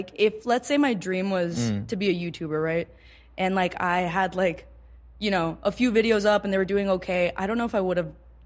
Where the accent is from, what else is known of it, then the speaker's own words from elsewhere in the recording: El Paso, Texas, United States; I grew up in El Paso, and literally 15 minutes, it's Mexico and it's Juarez.